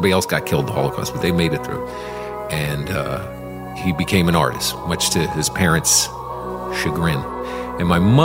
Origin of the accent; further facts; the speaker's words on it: Washington, District of Columbia, United States; I grew up in Washington, D.C. in the 70s.